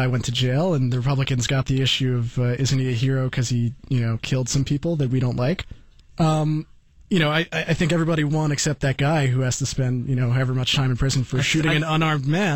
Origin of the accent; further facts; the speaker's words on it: United States; born there; I'm here legally. I was born in the United States. I'm a citizen.